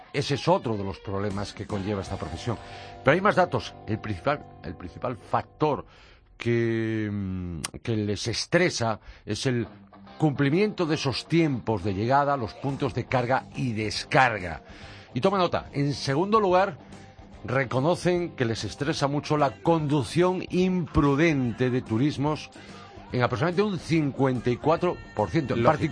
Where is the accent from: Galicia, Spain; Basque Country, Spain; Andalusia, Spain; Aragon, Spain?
Galicia, Spain; ese marisco de mi tierra, ya. De Galicia